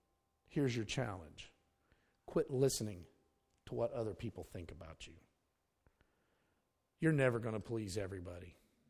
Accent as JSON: {"language": "English", "region": "Pennsylvania", "country": "United States", "said": "well, I'm from Pennsylvania."}